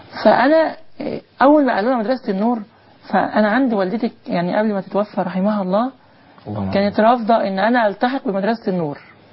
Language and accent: Arabic; Dinshal, Beheira, Egypt; born there; أنا من مواليد قرية اسمها دينشال. طبعا قرية دينشال دي من القرى اللي هي موجودة في مركز دمنهور محافظة البحيرة.